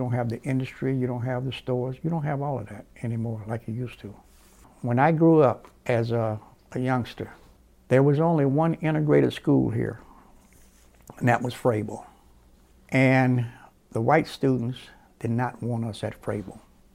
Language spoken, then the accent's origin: English; Gary, Indiana, United States; I grew up right here in Gary. I was born here in 1938.